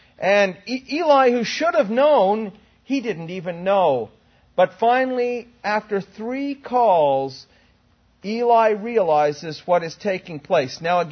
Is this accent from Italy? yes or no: no; Canada; when I was growing up in Canada, we studied in school a great deal about the British royal family.